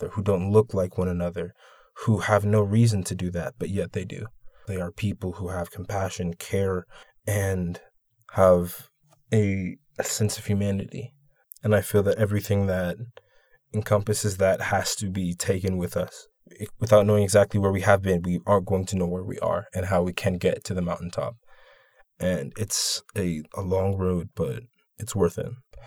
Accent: Inglewood, California, United States; also born or lived in South Central, Los Angeles; I grew up in Inglewood, California, and was raised there until my grandmother passed, and we moved to South Central and moved into her house.

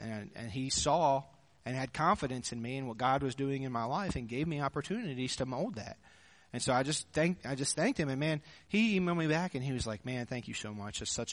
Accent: Pennsylvania, United States; I grew up in Pennsylvania, and my dad was a pastor of a church that was about 30 people.

